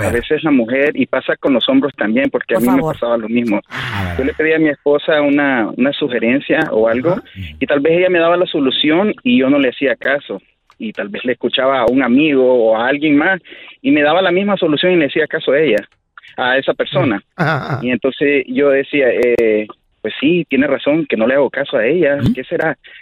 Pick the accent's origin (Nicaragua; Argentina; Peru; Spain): Nicaragua; Sí, no quiero decir, pero bueno, soy de Nicaragua.